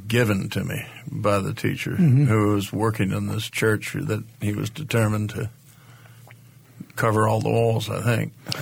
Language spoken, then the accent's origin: English; United States; And being an American, of course